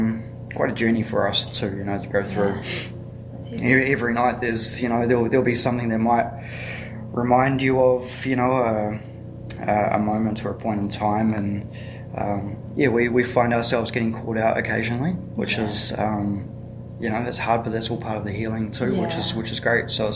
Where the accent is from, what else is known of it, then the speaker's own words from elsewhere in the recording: Featherston, Wellington, New Zealand; I grew up in Te Wairarapa in Featherston.